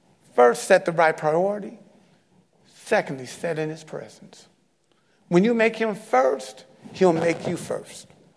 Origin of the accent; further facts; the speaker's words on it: Detroit, Michigan, United States; I was at my church I grew up in Detroit.